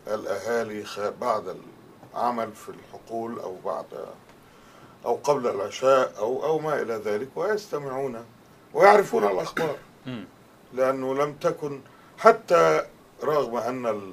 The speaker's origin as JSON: {"language": "Arabic", "town": "Tanta", "region": "Gharbia", "country": "Egypt", "tie": "born or raised there", "said": "وأنا نشأت في مدينة طنطا،"}